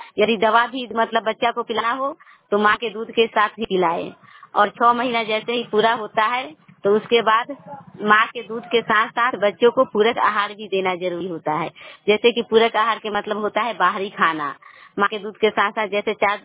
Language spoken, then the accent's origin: Hindi; Sihan, India; मैं चेहरा club block के सिहान पंचायत और सिहान गांव की रहने वाली हूँ।